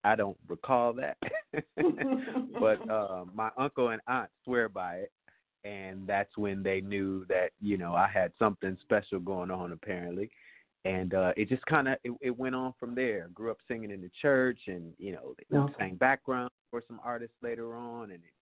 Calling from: Chicago, Illinois, United States; I'm calling from Chicago.

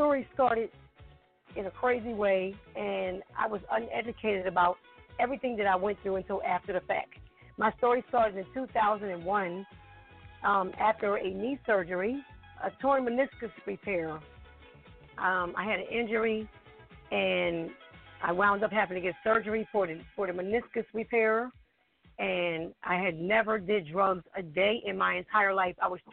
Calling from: Willingboro, New Jersey, United States; I am in Willingboro, New Jersey.

